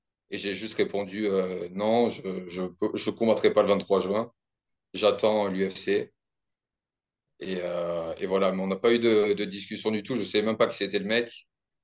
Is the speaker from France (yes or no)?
yes; the Alps, France; now in New Zealand; la Suisse, c'est pas loin de là où ma famille vit en France. Je viens des Alpes de base.